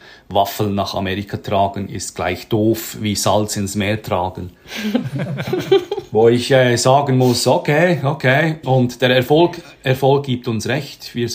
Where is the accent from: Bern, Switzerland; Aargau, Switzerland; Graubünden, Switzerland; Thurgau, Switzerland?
Bern, Switzerland; wer das Berner Oberland kennt und nicht von dort kommt, so wie ich bin ja aus der Stadt Bern